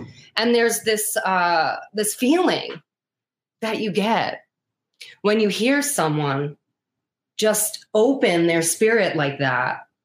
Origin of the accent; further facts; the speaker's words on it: Brooklyn, New York, United States; And also I grew up in Brooklyn, so I love hip hop too.